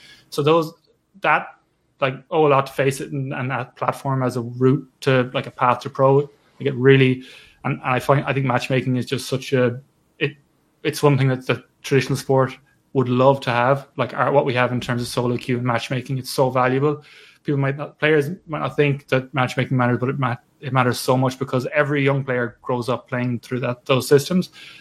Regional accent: Connacht, Ireland; So I'm from the West Galway in the west of Ireland

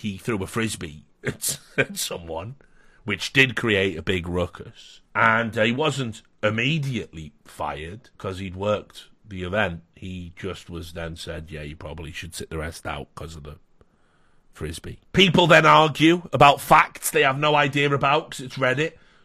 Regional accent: Scotland, United Kingdom; I don't even know how I'm Scottish. I can't do South African. It's been too long.

